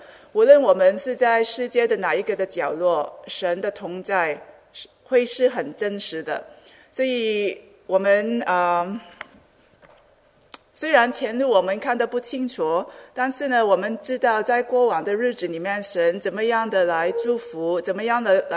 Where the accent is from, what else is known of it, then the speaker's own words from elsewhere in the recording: Hong Kong; 我记得呢，当我小时候的时候在香港，到春节就是过年的时候呢